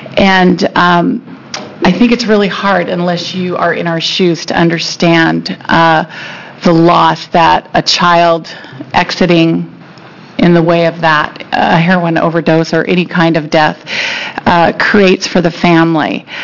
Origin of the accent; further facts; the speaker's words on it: Sisters, Oregon, United States; I'm from Sisters, Oregon.